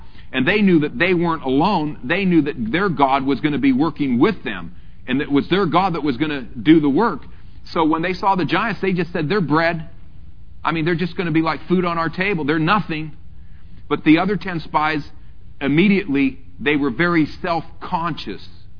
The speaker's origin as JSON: {"language": "English", "country": "United States", "said": "But you know, in one way, I'm American and I love America."}